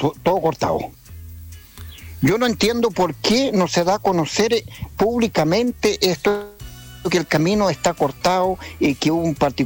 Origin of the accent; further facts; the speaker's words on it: Las Gaviotas, Los Lagos, Chile; Yo soy de Las Gaviotas y venía a una reunión